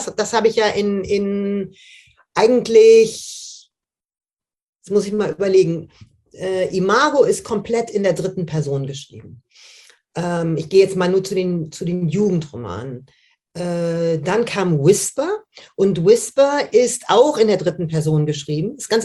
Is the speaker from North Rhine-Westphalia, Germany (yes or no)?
yes; Düsseldorf, North Rhine-Westphalia, Germany; Ich bin in Düsseldorf aufgewachsen, im Rheinland, gar nicht so weit weg von auch Cornelia Funkes Aufwachsort.